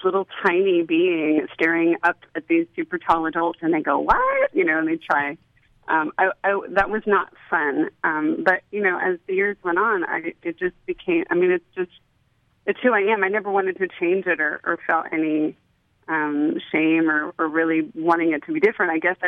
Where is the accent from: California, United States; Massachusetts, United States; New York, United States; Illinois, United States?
California, United States; I was raised in Northern California hippie culture, and went to these small town schools